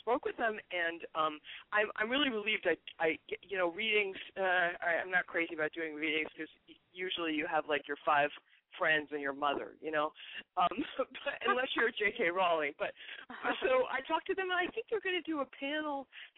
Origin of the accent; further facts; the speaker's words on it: Ohio, United States; now in Woodstock, United States; Well, actually, it's funny because I'm living in Woodstock now and taking yoga, but I grew up in Ohio, and my first boyfriend was Polish